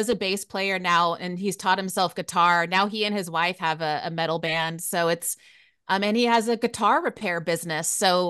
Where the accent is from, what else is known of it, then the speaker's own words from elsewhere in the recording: Waco, Texas, United States; also born or lived in San Francisco Bay Area, California; So I grew up partly in mostly Waco, Texas, but also we're originally from the San Francisco Bay Area.